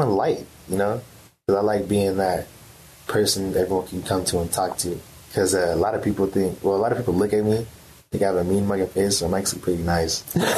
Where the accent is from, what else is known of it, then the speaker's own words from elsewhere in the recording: North Las Vegas, Nevada, United States; Well, I'm from North Las Vegas, Nevada. Grew up in like a suburban area, kind of suburban slash rural area